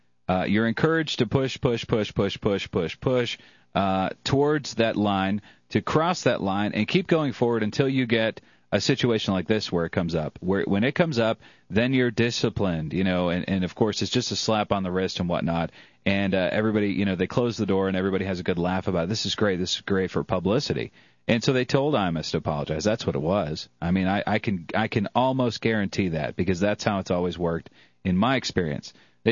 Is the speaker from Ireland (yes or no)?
yes; Ireland; and I'm Irish, which means I'm surly, drunk